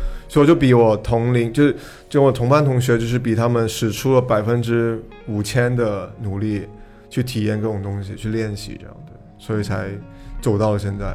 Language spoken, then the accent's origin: Chinese; Hong Kong; 就我们香港人要如果要考那边的学校的话，就是你还是分发的